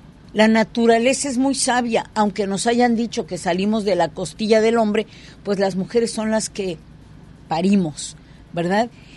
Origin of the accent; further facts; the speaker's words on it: Ciudad Juárez, Chihuahua, Mexico; moved away as an adult; also born or lived in Mexico City; now in Puerto Vallarta, Mexico; Yo vengo de Ciudad Juárez, Chihuahua, en donde el fenómeno de las asesinadas, de las muertas de Juárez, no para. Prácticamente huí de Ciudad Juárez